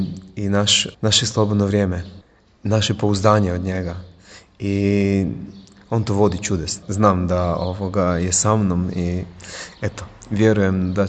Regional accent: Croatia; Naravno, trebaš završiti teološki fakultet kod nas u Hrvatskoj, koji traje 5 godina

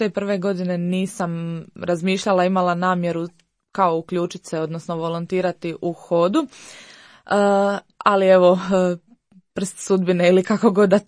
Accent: Imotski, Split-Dalmatia County, Croatia; a ja sam inače rođena i odrasla u Imotskom

